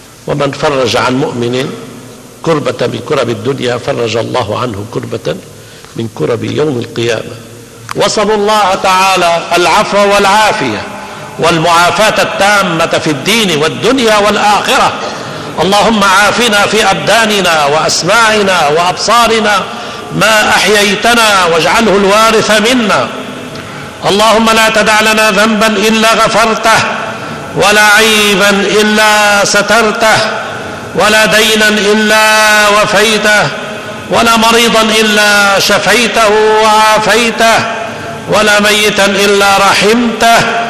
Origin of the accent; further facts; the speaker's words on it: Tripoli, North Governorate, Lebanon; كثير جراحين عندنا في طرابلس والشمال ليسوا ماهرين